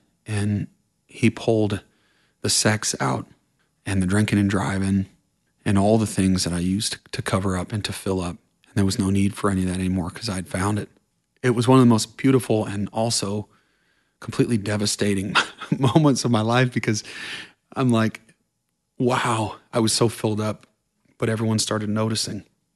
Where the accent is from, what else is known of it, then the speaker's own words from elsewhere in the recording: Vermont, United States; I'm like, "I'm from Vermont."